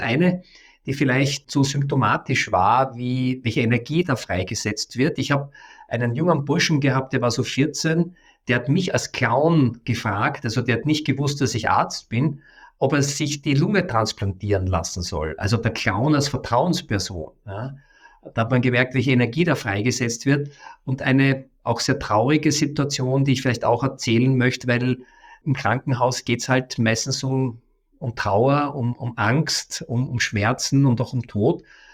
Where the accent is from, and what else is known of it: Vienna, Austria; born or raised there